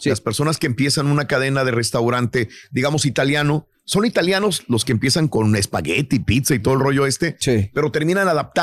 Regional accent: Mexico; born there; Los que nacimos en México

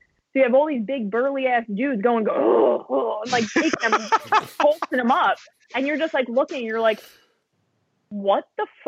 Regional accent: New York, United States; So as a New Yorker, I'm a ball buster.

